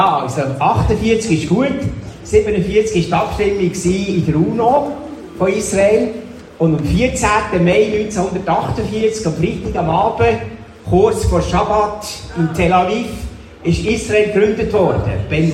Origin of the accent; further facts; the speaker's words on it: Switzerland; also born or lived in Waldkirch / Köniz / Zurich / Geneva; Also wir 5 Kinder sind in der ganzen Schweiz aufgewachsen. Geboren bin ich in Waldkirch, dann in Köniz und dann in Zürich, dann in Genf und dann in Münzigen.